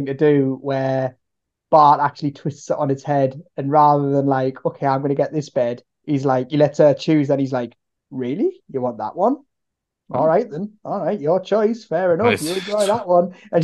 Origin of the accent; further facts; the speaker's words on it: England, United Kingdom; we probably don't appreciate it as much because we are English.